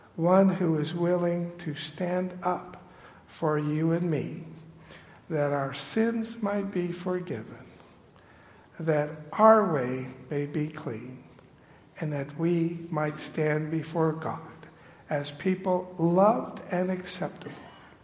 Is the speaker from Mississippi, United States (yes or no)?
no; California, United States; Yeah, growing up in California, my parents' backyard, one fence was all bamboo.